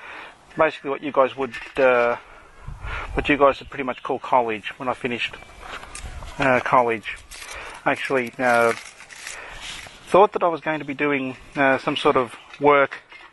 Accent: Australia; accent: Australian; and myself, I'm, as you can tell by my accent, from Australia.

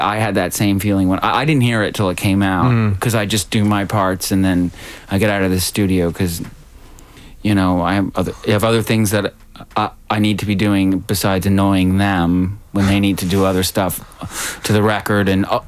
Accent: the South, United States; But I'm from the South.

